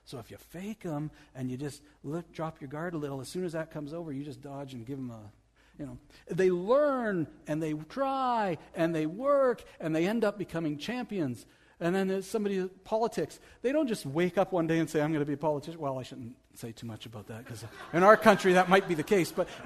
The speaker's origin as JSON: {"language": "English", "country": "Canada", "said": "We're Canadian."}